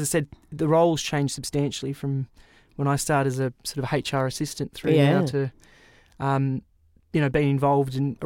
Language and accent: English; Sydney, New South Wales, Australia; growing up in Sydney, rugby league was more my background.